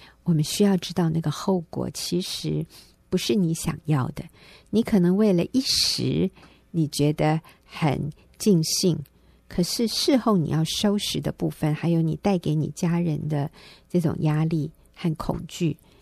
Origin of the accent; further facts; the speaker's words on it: Taiwan; 如果要发音标准一点我们台湾人就习惯说 feel 大家都懂这个意思。